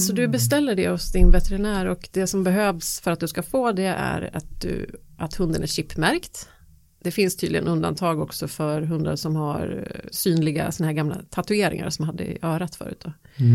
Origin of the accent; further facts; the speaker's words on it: Sweden; Men apropå tågluffen så måste jag ju säga att det man reagerar på kanske som svensk är ju att de har inga djuravdelningar på de här tågen.